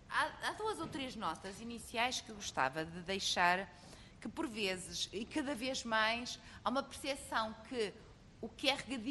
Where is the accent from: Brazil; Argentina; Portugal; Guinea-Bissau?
Portugal; Arcos de Valdevez, Viana do Castelo; eu sou do distrito de Viana do Castelo, de Arcos de Valdevez, zona de abundante regadio e água de rega